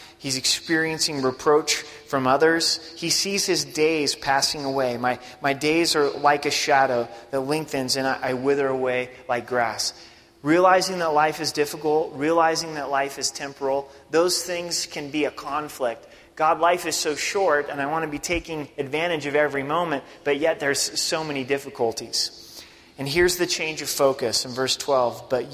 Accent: United States; because I'm a American

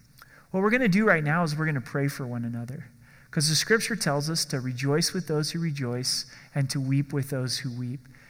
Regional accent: Oregon, United States; I grew up in Oregon, and the Oregon coast, there's some intense storms that come upon the Pacific in that area.

